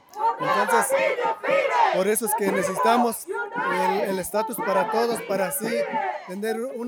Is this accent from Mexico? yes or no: yes; Mexico; moved away as an adult; yo soy trabajador agrícola y vengo de México y he venido por 20 temporadas acá.